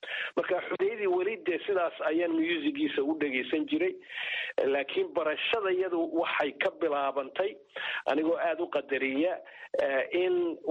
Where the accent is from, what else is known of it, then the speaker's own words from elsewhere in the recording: Gabiley, Woqooyi Galbeed, Somalia; anigu markaan yaraa magaalada Gabley aanu caruurta ahayn secondarygii iyo intermediatekii camuud ku yaalay